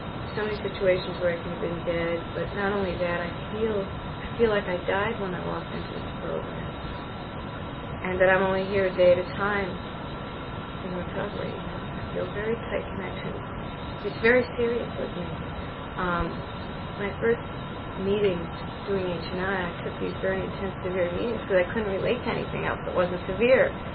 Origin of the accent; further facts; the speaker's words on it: Buffalo, New York, United States; not my hometown where I was born, but the hometown where I grew up, which was in Buffalo.